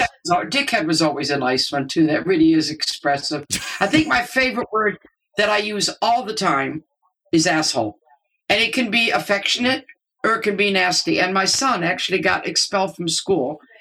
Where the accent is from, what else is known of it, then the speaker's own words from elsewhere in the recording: United States; now in England, United Kingdom; I mean, I've been here since 1971. I'm always going to be the American in England.